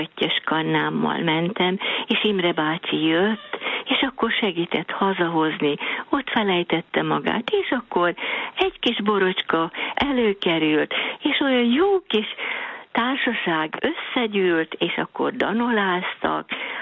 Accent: Sáp, Hajdú-Bihar, Hungary; olyan szerencsém volt, hogy én Sápon nőttem fel, egy kis 1000 fő körüli kis faluba

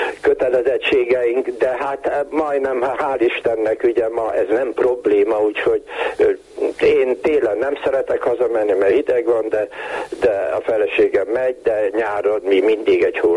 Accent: Tiszafüred, Jász-Nagykun-Szolnok, Hungary; born there; most is megyünk Tiszafüredre, mert én ott születtem

